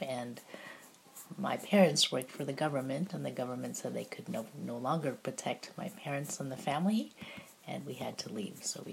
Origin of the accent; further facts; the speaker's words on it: Nigeria; So I grew up in Nigeria, in West Africa.